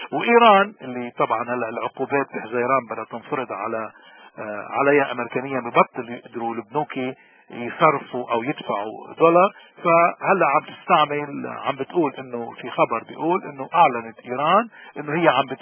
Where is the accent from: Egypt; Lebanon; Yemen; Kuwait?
Lebanon; ومين أكتر منا نحن كلبنانيين من كل فئتنا ما بيعرف شو هو إجرام النظام البعثي السوري